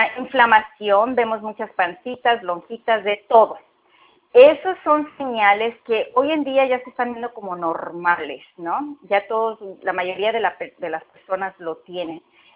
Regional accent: Mexico City, Mexico; yo soy de la Ciudad de México, crecí, nací en México

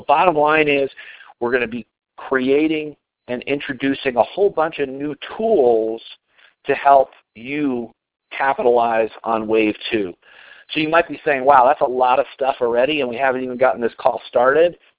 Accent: Colorado, United States; and then back here in my home state of Colorado on October 7th.

